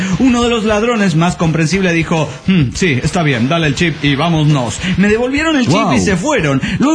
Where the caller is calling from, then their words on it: Ferrara, Emilia-Romagna, Italy; de Ferrara, Italia.